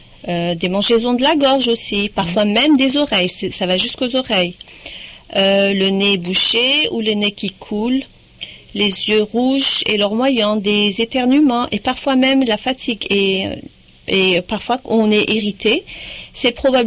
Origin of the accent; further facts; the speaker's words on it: Algeria; moved away; je suis originaire d'Algérie. Ça fait 16 ans que je vis à Saint-Ulpens, où j'ai suivi mon mari